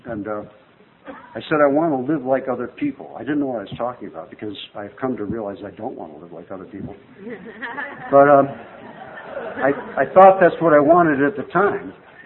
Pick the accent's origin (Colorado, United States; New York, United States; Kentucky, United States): Colorado, United States; Boulder; Well, okay, yeah, I'm from Boulder, I'm visiting.